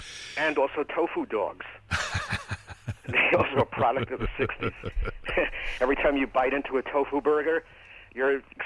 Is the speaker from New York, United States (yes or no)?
yes; Bronx, New York, United States; in addition to all the sort of wonderful passion and loyalty and warmth of those people who I grew up with, they were also very violent and racist.